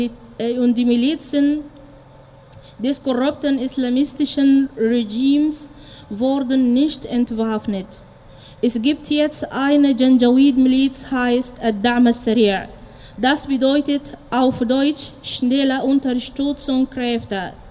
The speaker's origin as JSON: {"language": "German", "country": "Sudan", "said": "Ich komme aus dem Sudan."}